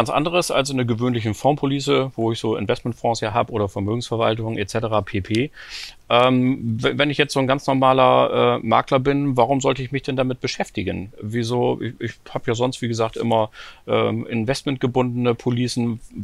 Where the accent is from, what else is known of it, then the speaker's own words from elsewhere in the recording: Germany; ich bin ja Deutscher, wir agieren ja alle immer ein bisschen sehr vorsichtig